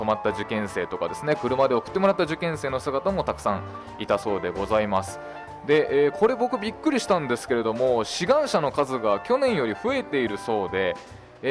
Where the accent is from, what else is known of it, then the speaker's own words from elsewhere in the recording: Nagoya, Aichi, Japan; 僕名古屋出身なんですけれども、名古屋ではこんなことありえないなと思って